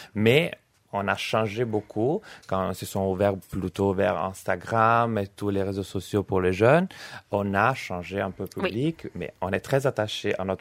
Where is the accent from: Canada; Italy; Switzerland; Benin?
Italy; Chioggia, Veneto; accent: Italian; Accent italien, oui. Je suis de Venise, de Chioggia.